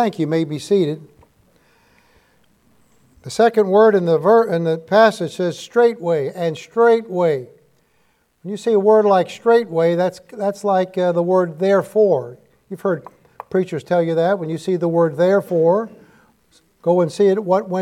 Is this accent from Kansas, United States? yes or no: no; Manhattan, New York, United States; I grew up here in Manhattan. I'm one of you people over here.